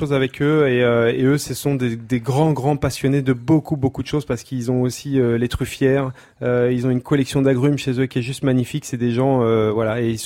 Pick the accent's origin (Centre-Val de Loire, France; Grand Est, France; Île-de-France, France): Centre-Val de Loire, France; Vendôme; born there; je suis issu d'une famille agricole, hein, je suis né à Vendôme, on a une ferme qui est à Saint-Jean-de-Froidmantel, avec la famille Martelière, c'est vraiment, voilà, c'est la cinquième génération du côté de ma maman.